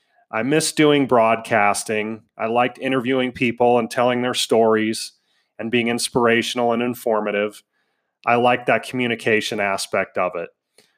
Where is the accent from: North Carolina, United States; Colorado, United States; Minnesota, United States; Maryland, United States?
Colorado, United States; Denver; Now, I grew up in Denver, Colorado, so that was a big culture shock for me.